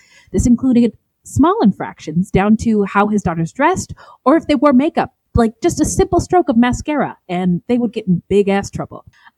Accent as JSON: {"language": "English", "region": "California", "country": "United States", "tie": "born or raised there", "lives_now": "Phoenix, United States", "said": "Every Mexican party I have been to since growing up in California and living here in Phoenix, there's a mariachi band at every single party."}